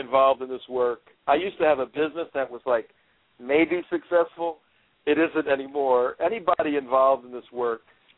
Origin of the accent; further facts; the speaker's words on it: New Jersey, United States; I was in my house, and I was watching the news, you know, the breaking news, and I grew up in Jersey, and as a kid, I watched the two towers go up.